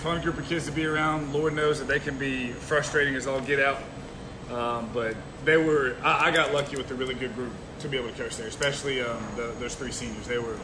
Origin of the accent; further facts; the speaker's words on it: Birmingham, Alabama, United States; I grew up in Birmingham.